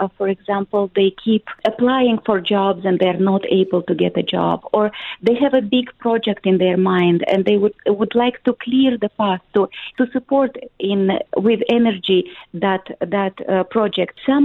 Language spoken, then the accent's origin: English; Moldova; English is a second language; I come from Moldova. It's a small country in Eastern Europe.